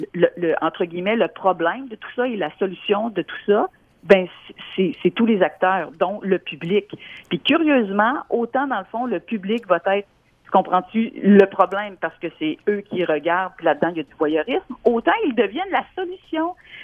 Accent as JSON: {"language": "French", "town": "Quebec City", "region": "Quebec", "country": "Canada", "said": "je suis de Québec"}